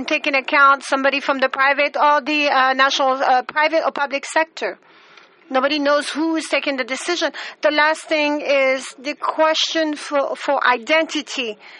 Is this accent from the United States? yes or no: no; Rwanda; I'm from Rwanda.